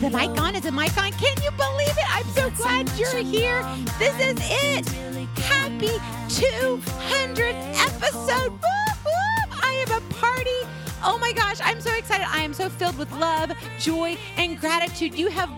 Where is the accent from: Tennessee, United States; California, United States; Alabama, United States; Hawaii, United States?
Hawaii, United States; And as you all know, I'm from Hawaii